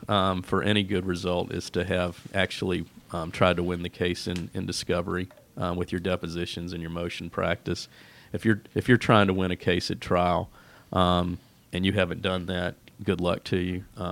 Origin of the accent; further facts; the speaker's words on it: Augusta, Georgia, United States; I'm originally from Augusta. Sometimes I think back to just how much that shaped me, because Augusta is a small town